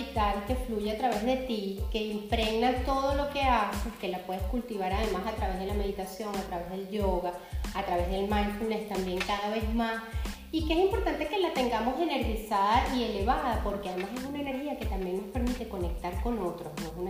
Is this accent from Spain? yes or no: no; Caracas, Capital District, Venezuela; Yo soy de Caracas